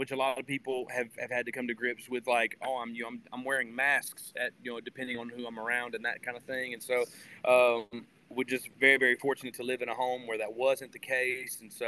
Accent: Wynn, Arkansas, United States; I'm from Wynn, Arkansas, born and bred just about. My mom was born in Wynn. My dad is from Parkin.

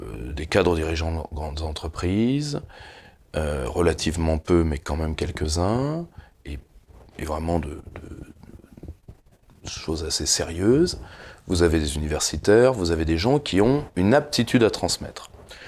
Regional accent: Normandy, France; now in Paris, France; chez moi en Basse-Normandie, donc dans la région du Perchornais

